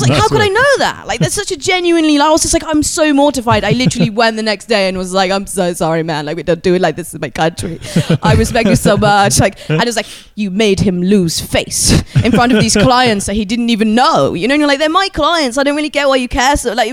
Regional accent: Brighton, South East England, United Kingdom; In my hometown, Brighton, we have a huge like foreign student population.

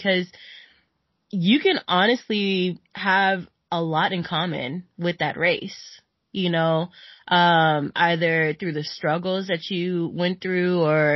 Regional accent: Las Vegas, Nevada, United States; born there; also born or lived in Oakland; My parents are from Haiti. If y'all. Any Haitians out there, any Caribbean people, hello. But yeah, I was born in Oakland, California, and then we ended up moving to Las Vegas.

